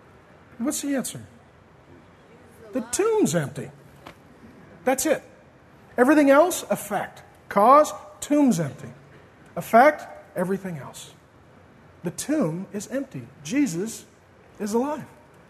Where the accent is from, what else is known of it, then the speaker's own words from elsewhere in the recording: Seattle, Washington, United States; I grew up in South Seattle, originally between West Seattle and more down by White Center, toward West Seattle. My family moved to SeaTac when I was about 10. I love this area.